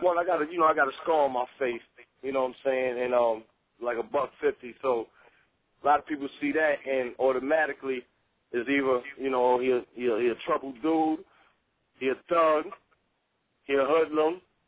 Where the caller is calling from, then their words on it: Virginia Beach, Virginia, United States; I'm calling from Virginia Beach, baby.